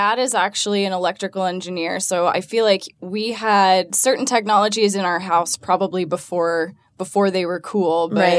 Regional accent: Atlanta, Georgia, United States; So born and raised in Atlanta, got my degree in mechanical engineering.

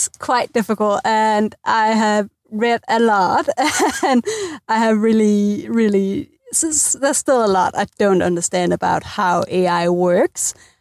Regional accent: Denmark; now in Dunedin, New Zealand; my husband grew up in Dunedin and I'm originally from Denmark. So we've been living in Denmark for the past 10 years

